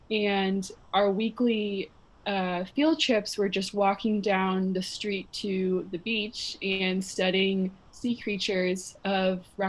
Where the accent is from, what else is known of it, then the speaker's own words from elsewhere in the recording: Malibu, California, United States; I mean, I spent so much of my life growing up in Malibu that I didn't really have any outside of experiences outside of Malibu and outside of the community I grew up in.